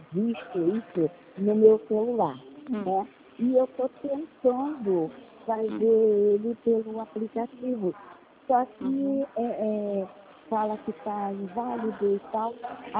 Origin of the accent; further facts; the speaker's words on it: Nova Iguaçu, Rio de Janeiro, Brazil; Então, eu sou daqui de Comenda dos Soares, de Nova Iguaçu.